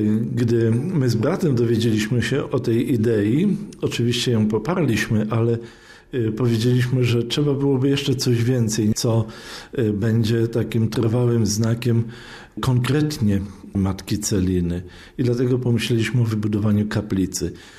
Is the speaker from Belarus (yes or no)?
yes; Grodno, Grodno Region, Belarus; now in Kaliningrad, Russia; ja pracuję w tej chwili w Kaliningradzie, ale pochodzę z obecnej Białorusi, z Grodzieńszczyzny. Urodziłem się w Grodnie, mieszkaliśmy również w Obrębszczyźnie